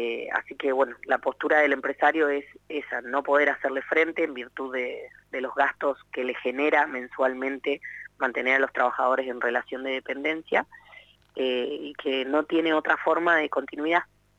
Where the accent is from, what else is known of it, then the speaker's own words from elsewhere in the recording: San Antonio, Valparaíso, Chile; particularmente yo soy de San Antonio, vivo en San Antonio